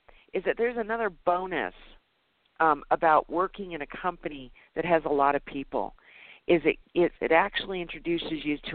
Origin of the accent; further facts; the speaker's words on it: Las Vegas, Nevada, United States; I'm from Vegas. I'm in Vegas.